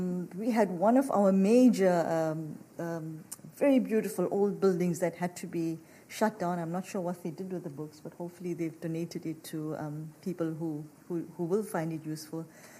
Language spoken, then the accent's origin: English; Durban, KwaZulu-Natal, South Africa; also born or lived in Johannesburg; So I come all the way from Johannesburg, It's where I studied, where I worked, but I actually grew up along the coast in a little town called Durban.